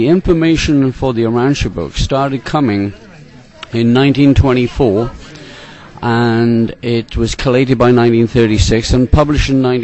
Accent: Wales, United Kingdom; I'm from Wales in the United Kingdom.

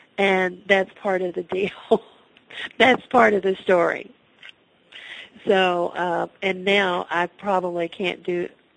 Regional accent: United States; I'm American, but in my heart, I'm Italian.

